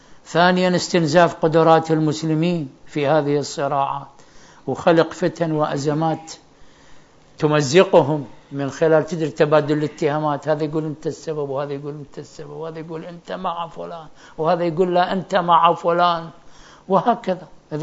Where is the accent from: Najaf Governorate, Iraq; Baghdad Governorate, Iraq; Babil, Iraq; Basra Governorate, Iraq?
Najaf Governorate, Iraq; Najaf; احنا واحدنا سائذا اني مثل ابن النجف الدروح الى مدينة اخرى